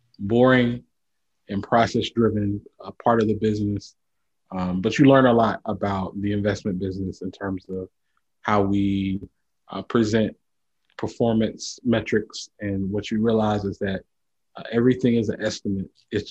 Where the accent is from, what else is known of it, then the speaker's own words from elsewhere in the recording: Memphis, Tennessee, United States; I was born and raised in Memphis. I grew up in East Memphis, graduated from White Station High School